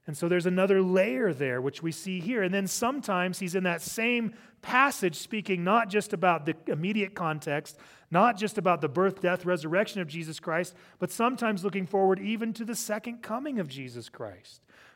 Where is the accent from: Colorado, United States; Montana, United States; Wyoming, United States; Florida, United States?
Wyoming, United States; also born or lived in Illinois; if people ask me, where are you from … ? I say, Wyoming. The big secret is I was born in Illinois. But I was 6 weeks old when my parents moved here. I'm from here.